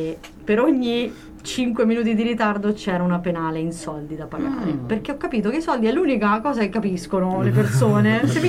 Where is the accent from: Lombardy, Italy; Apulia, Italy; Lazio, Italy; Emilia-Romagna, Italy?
Apulia, Italy; Io vengo dalla Puglia, la mia famiglia è pugliese, e ci sono tutte dinamiche di paese eccetera, cioè, c'è anche l'uso del dialetto